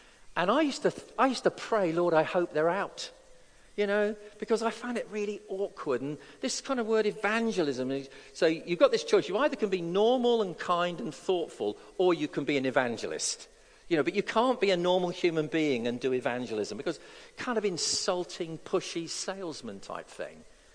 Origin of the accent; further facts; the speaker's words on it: South West England, United Kingdom; we stopped off at our little village where I was born in South Devon near Plymouth.